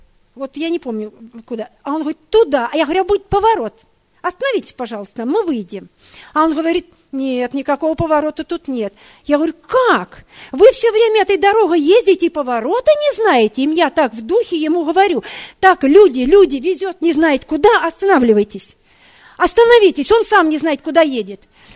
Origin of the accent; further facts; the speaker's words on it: Saint Petersburg, Russia; Мы приехали из Санкт-Петербурга с сестрой Таней.